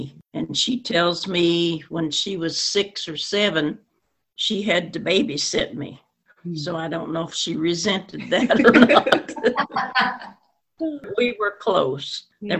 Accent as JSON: {"language": "English", "town": "Tell City", "region": "Indiana", "country": "United States", "tie": "born or raised there", "said": "I grew up in the house I'm living in right now. I was born in the upstairs 90 years ago. And let's see, Tell City."}